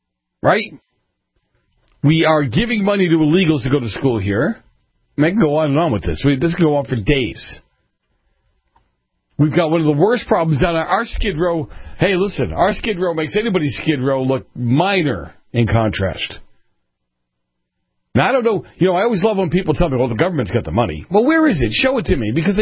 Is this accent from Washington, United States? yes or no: no; Massachusetts, United States; We talked about some of the things going on in Massachusetts last year. It's my home state.